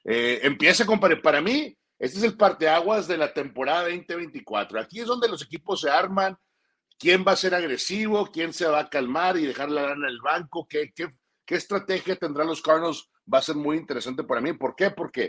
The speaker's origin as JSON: {"language": "Spanish", "town": "Reynosa", "region": "Tamaulipas", "country": "Mexico", "tie": "born or raised there", "also_born_or_lived": "Monterrey", "said": "Tuve la oportunidad de ir a la escuela en McAllen, que es frontera con Reynosa. Nací en Monterrey, me crié en Reynosa, estudié en McAllen, Texas."}